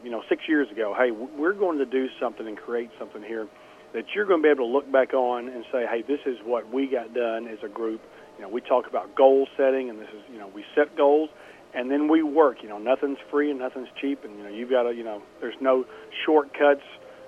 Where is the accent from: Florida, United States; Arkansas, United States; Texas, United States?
Arkansas, United States; Paragould; I'm from Paragould and I went to Paragould High School